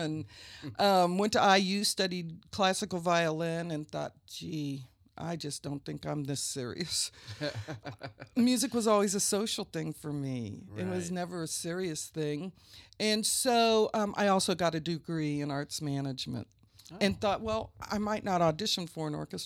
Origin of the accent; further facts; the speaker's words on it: Columbus, Indiana, United States; I am from Columbus, Indiana, where my father conducted our local community orchestra, and I'm the youngest of seven kids.